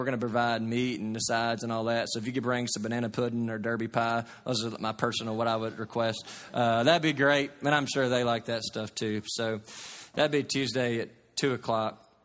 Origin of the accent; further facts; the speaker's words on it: Kentucky, United States; You know, I grew up in Katy's, Kentucky, and I grew up just with a basketball in my hand.